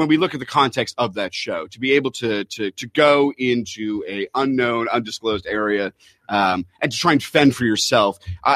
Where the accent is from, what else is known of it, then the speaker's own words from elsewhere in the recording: Canada; I'm Canadian.